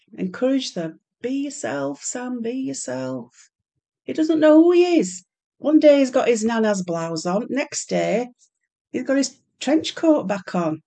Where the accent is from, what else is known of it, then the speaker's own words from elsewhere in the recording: Blackpool, North West England, United Kingdom; I grew up in Blackpool and was on the gay scene as a non-gay